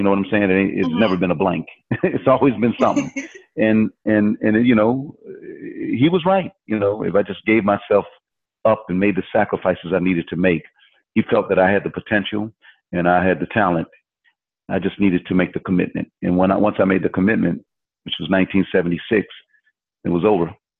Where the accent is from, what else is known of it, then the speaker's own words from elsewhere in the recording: Lackawanna, New York, United States; which is in Lackawanna, New York, my hometown.